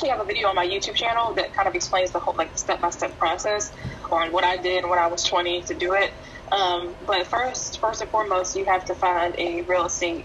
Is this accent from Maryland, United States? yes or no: yes; Maryland, United States; Yeah, I mean, so I've been in Maryland my whole life. I was born in Montgomery County and then raised in Prince George County until I was 8.